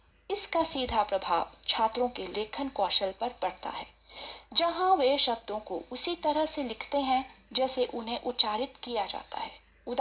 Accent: Mauritius; now in India; मैं मॉरिशस की मूल निवासी हूँ। मैंने अपनी प्रारंभिक, माध्यमिक तथा स्नातक स्तर की शिक्षा मॉरिशस में प्राप्त की।

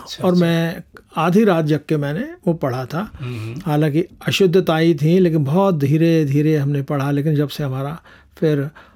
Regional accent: India; मेरी सिटीजनशिप है, लेकिन अभी भी हृदय में भारत ही बसता है, तो इसलिए हम भारत की ही बात करते हैं। भारत का रहने वाला हूँ, हिंदी में बात बताता हूँ

